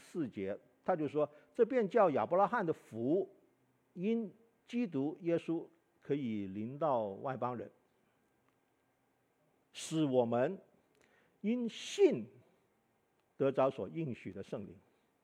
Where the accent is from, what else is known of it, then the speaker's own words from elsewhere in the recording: Hong Kong; 那可能跟我在香港长大的这个背景啊影响我。